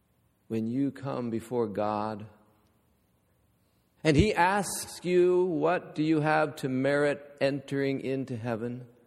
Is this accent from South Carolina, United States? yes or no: no; Warren, Ohio, United States; His hometown was a lot like my hometown, Warren, Ohio. We didn't have textile mills. We had steel mills. And they're all shut down.